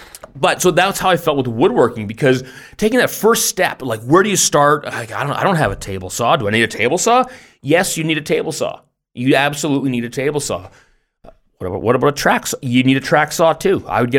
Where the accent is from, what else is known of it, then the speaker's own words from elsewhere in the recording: Canada; now in Germany; Like, I'm Canadian in Germany, even though I've been here for a long time now.